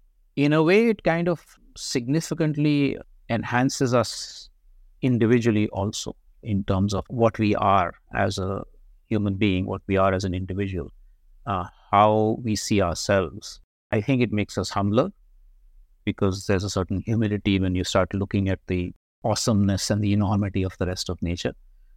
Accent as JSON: {"language": "English", "town": "New Delhi", "region": "Delhi", "country": "India", "tie": "born or raised there", "said": "When I was growing up in New Delhi, I did my schooling and college in New Delhi."}